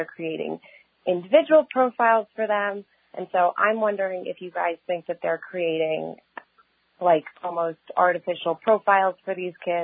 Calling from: New York, United States; Hi, I'm calling from New York. I'm stuck in the city

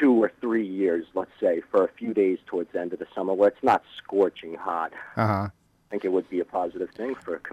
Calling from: Hauppauge, New York, United States; Hopog, New York.

